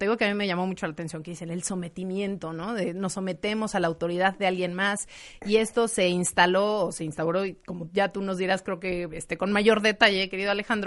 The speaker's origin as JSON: {"language": "Spanish", "country": "Mexico", "said": "quienes somos de México"}